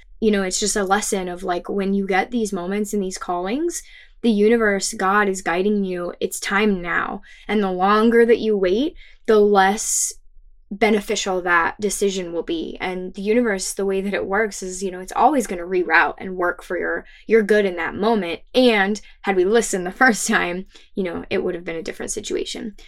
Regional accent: Arizona, United States; moved away as an adult; now in Portland, United States; In essence, we're from Arizona originally, and post-college, we moved to Portland, Oregon to start a new life

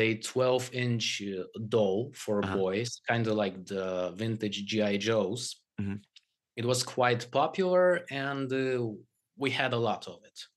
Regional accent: Poland; also born or lived in Ukraine / Russia; So I've spent my childhood in three countries. I lived in Ukraine. I lived in Russia. I lived in Poland.

